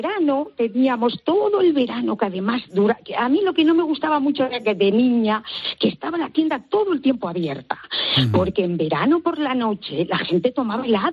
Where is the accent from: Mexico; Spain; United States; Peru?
Spain; Zarzalejo, Community of Madrid; yo de niña teníamos una tienda en Zarzalejo, que es un pueblecito de Madrid, cerquita, sí, por ahí.